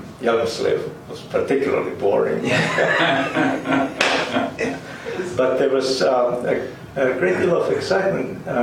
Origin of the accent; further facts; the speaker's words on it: Finland; English is a second language; moved away; I had Swedish relatives, and Finnish was everywhere in school and on the street. Mm-hmm. And I learned English a little bit before coming, using a little book, English Through Pictures